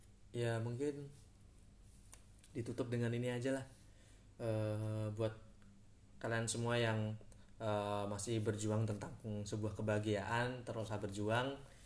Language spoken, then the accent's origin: Indonesian; Java, Indonesia; terus ada campuran bahasa Jawa ya karena emang kita dari Jawa